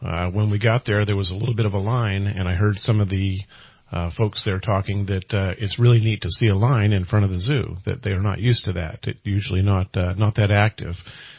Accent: California, United States; I'm a Northern California resident, native.

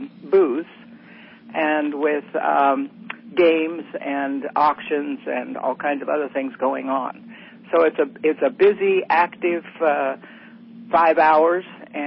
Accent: California, United States; I want to add that I grew up in Butte County.

